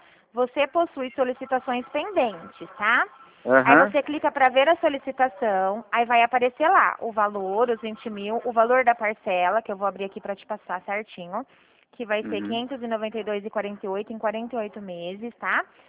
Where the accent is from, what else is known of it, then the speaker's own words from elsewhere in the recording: São Paulo, Brazil; Eu sou paulista, aqui do estado de São Paulo.